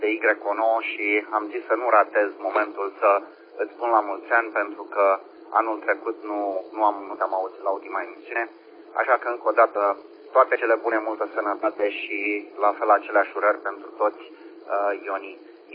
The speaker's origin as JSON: {"language": "Romanian", "town": "Câmpina", "region": "Prahova", "country": "Romania", "lives_now": "United States", "said": "Eu sunt din Câmpina"}